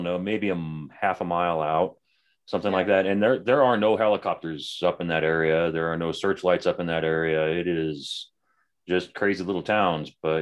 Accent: Farmington, New Mexico, United States; I grew up in Farmington, New Mexico. It's up in the northwestern part of the state.

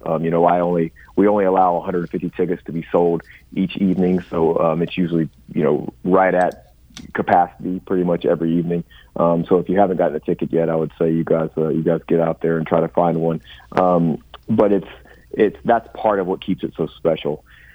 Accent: South Carolina, United States; now in Nashville, United States; I grew up in South Carolina, but I've been in Nashville for many years.

